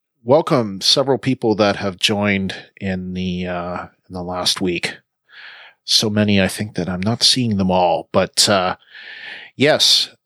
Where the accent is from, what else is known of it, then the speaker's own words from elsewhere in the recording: Canada; I'm a Canadian. I can't vote yet. I'm not a citizen of this country yet.